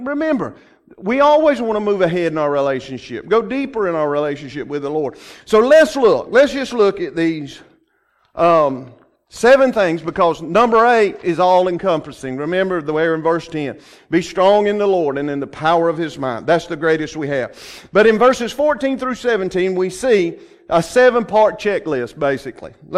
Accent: Georgia, United States; I was raised up in South Georgia. We have sand.

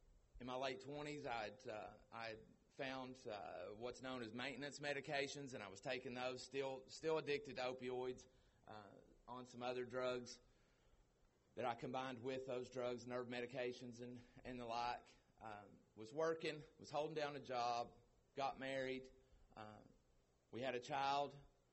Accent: United States; born and raised in Lee County. Good family. Grew up in church.

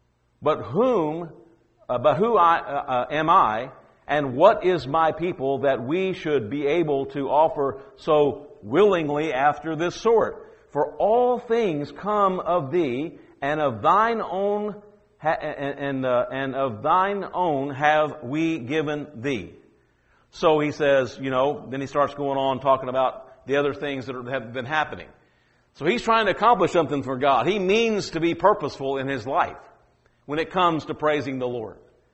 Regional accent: Louisiana, United States; Now, I don't know, I'm originally from Louisiana, and so when we say, we don't just say sing, we say sang.

